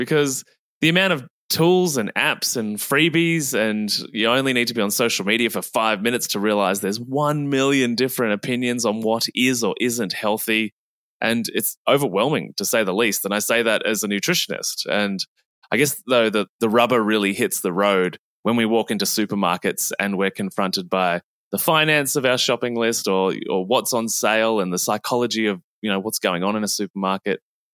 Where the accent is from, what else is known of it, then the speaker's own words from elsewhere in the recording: Australia; to me, being an Australian